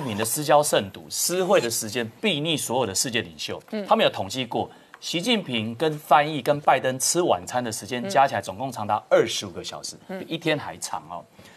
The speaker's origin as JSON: {"language": "Chinese", "country": "Taiwan", "said": "可是我们台湾人记忆犹新，"}